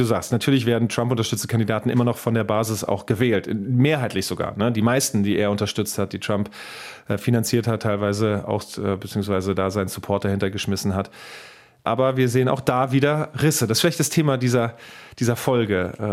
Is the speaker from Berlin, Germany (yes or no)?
no; Hesse, Germany; wie der Fluss, die Lahn im Hessischen, meiner Heimat.